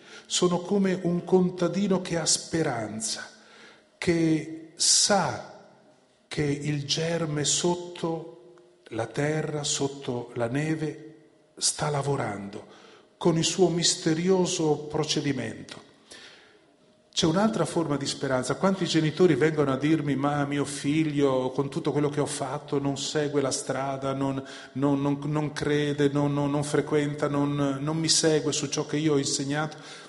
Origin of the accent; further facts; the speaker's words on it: Friuli-Venezia Giulia, Italy; Io conosco i fiumi della mia regione, sono friulano, il Carso confina con la mia zona